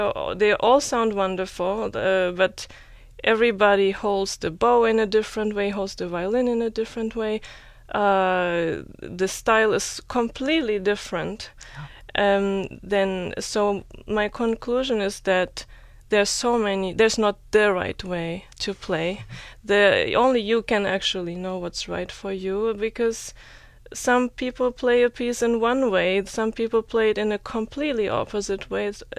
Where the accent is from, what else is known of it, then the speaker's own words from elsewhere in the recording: Germany; English is a second language; But I'm from Germany